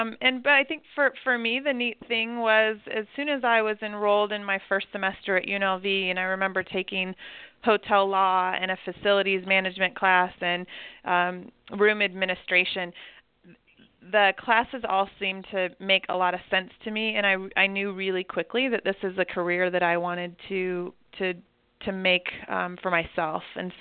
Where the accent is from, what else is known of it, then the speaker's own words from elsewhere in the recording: Seattle, Washington, United States; So I was a young high school graduate at 17 and went away to college. I was born and raised in Seattle.